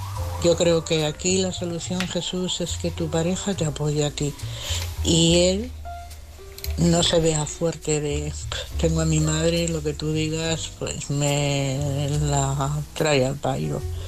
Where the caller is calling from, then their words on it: Madrid, Community of Madrid, Spain; de Madrid.